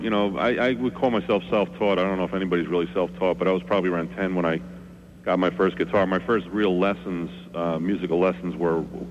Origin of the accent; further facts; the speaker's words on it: Long Island, New York, United States; moved away as an adult; now in New Jersey, United States; I grew up on Long Island, moved to New Jersey, I guess, about 25 years ago.